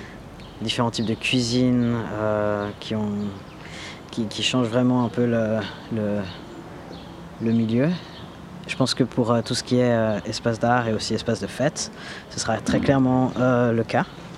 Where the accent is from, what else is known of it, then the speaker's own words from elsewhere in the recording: Switzerland; je suis une personne adoptée. J'ai grandi en Suisse, élevé par une famille blanche, complètement déconnecté de ma région d'origine